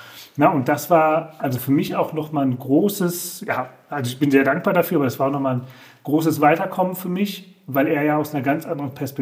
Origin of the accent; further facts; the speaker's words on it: Solingen, North Rhine-Westphalia, Germany; ich bin 45 Jahre, ich komme aus Solingen